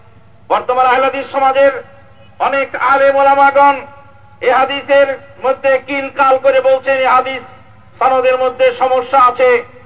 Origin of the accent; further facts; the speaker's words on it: Pabna, Rajshahi Division, Bangladesh; আমি বাহরাইনি ওই ভাইকে বললাম আমার বাড়ি পাবনা, আমি পাবনার লোক।